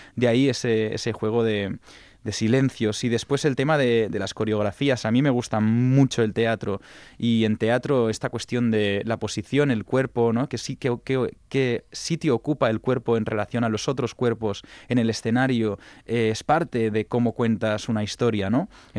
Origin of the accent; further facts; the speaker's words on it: Catalonia, Spain; first language Catalan; Spanish is a second language; mi minorización como maricón también está atravesada por mi minorización como catalán.